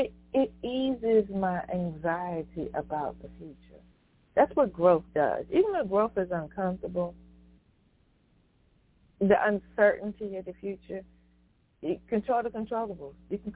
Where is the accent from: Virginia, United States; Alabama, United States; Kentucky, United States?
Virginia, United States; I traveled back to my hometown, home county, rather, of Sussex County, Virginia.